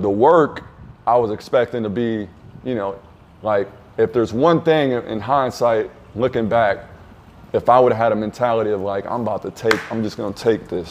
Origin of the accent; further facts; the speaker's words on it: Peoria, Illinois, United States; I'm from Peoria, Illinois.